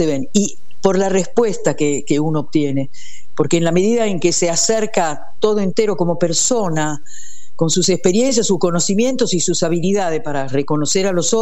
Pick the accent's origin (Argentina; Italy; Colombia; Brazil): Italy; yo soy italiana, yo nací en Italia. Yo vivía en una base aérea porque mi papá era aviador